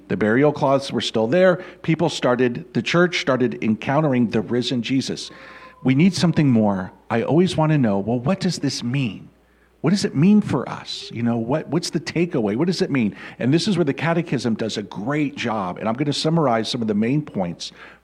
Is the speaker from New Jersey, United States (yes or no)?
no; Indiana, United States; So I grew up in Indiana. So in Indiana, you know, religion was here. Basketball was here, you know.